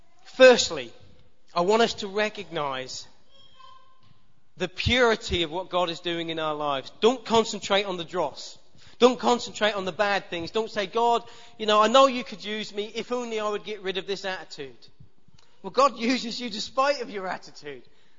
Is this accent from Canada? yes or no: no; Gaywood, East of England, United Kingdom; I'm uneducated and I come from Gaywood.